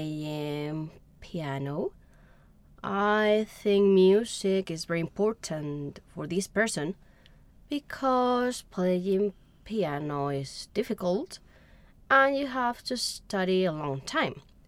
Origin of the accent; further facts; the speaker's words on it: Italy; English is a second language; I am from Italy.